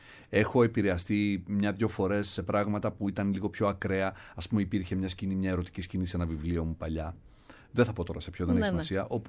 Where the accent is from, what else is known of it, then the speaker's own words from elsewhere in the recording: Trikala, Thessaly, Greece; για τους δασκάλους μου τότε, στα Τρίκαλα, γιατί μεγάλωσα στα Τρίκαλα.